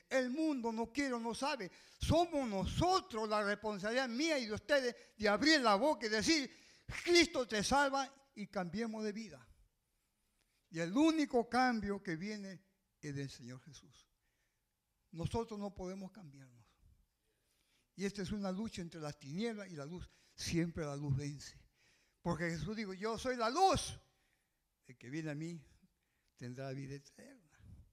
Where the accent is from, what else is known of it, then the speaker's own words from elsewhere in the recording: Peru; Yo hace muchos años, en mi país, en Perú